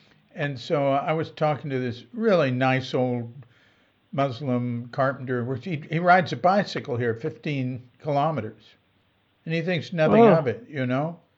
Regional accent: Fort Worth, Texas, United States; Bill Moyers was in the Baptist Seminary in Fort Worth, Texas, my hometown.

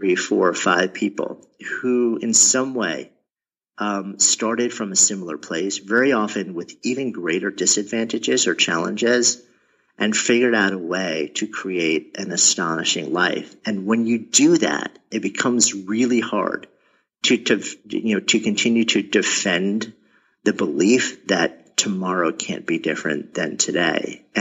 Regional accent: New York, United States; born there; I was born just outside of New York and I've been in the city since 89. So pretty much lived my entire adult life as in, you know, in New York City.

